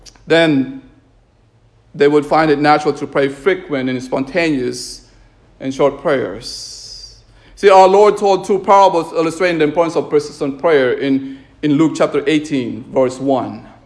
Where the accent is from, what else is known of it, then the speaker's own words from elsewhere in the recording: Mandaluyong, Metro Manila, Philippines; born there; I was born in Mandaluyong outside, not inside.